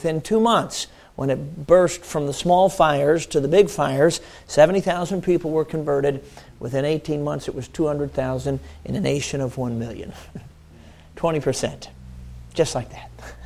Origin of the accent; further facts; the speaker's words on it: Chicago, Illinois, United States; Now, I'm a city kid, as I've mentioned. I grew up in Chicago.